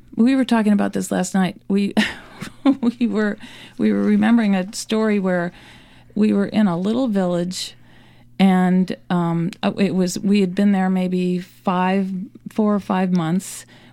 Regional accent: United States; And I mean, sometimes I felt like a celebrity being an American there.

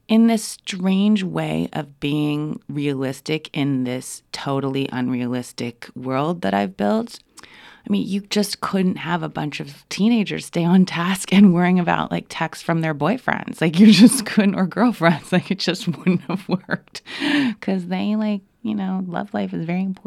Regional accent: Canada; moved away; But I am an immigrant, actually, so I'm from Canada. That doesn't really, I know that people don't think it really counts, but I mean, I am Canadian, I am an immigrant.

